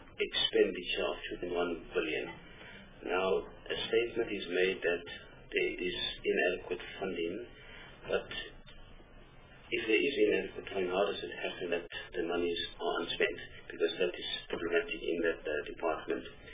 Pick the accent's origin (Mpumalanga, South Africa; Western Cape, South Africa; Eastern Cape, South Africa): Eastern Cape, South Africa; I am from the Eastern Cape, so obviously, you know, I represent the people of the Eastern Cape as well